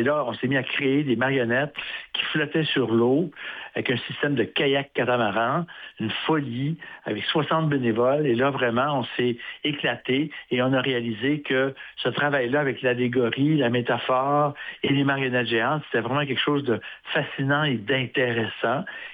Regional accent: Quebec, Canada; now in Montréal, Canada; moi je suis un gars de région, je suis natif du Saguenay

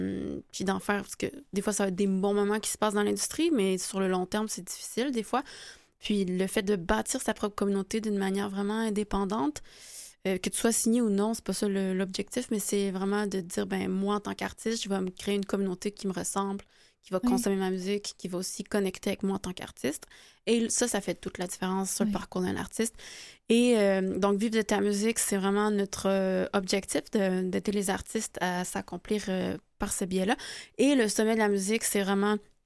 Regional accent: Quebec, Canada; Non, je viens du Québec.

